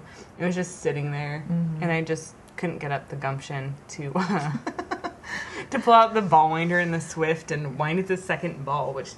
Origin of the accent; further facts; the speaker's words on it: California, United States; I'm from California, and it's already hot there, so...